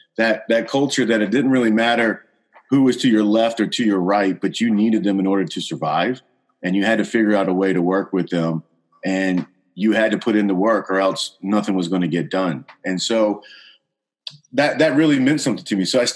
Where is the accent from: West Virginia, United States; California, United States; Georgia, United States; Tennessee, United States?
Georgia, United States; Savannah; So I grew up in Savannah, Georgia. So I enlisted from Savannah, Georgia, and went to Parris Island.